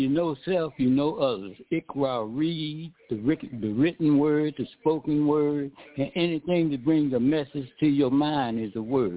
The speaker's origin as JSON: {"language": "English", "region": "Missouri", "country": "United States", "tie": "born or raised there", "also_born_or_lived": "Detroit", "said": "born right here in the D, 91750. But I grew up in the Show Me State, Missouri."}